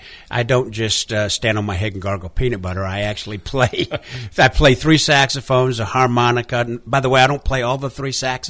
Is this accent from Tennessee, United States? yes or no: yes; Nashville, Tennessee, United States; when I grew up in Nashville, it was a little bit country, you know, until all the buildup. But it was in Franklin, Tennessee, and some of that area.